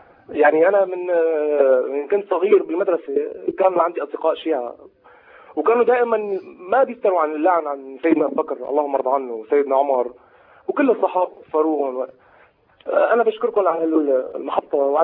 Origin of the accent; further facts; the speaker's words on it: Damascus, Damascus Governorate, Syria; من سوريا من دمشق العظيمة